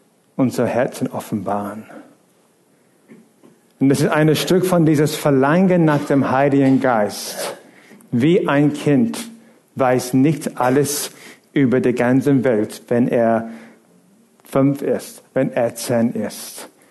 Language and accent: German; England, United Kingdom; In England, wo ich aufgewachsen bin, wir haben diese Zeiten gehabt, wo es richtig Pea Soup Fog war.